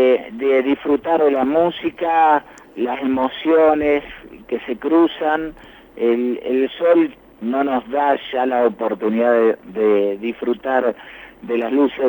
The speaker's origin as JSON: {"language": "Spanish", "town": "Paraná", "region": "Entre Ríos", "country": "Argentina", "said": "En mi caso soy de Paraná"}